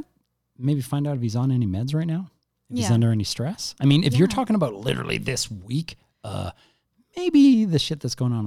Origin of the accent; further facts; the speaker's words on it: Canada; We're Canadian. We've always been Canadian. We go to the States to visit, but we've never, you know, like lived down there or anything like that.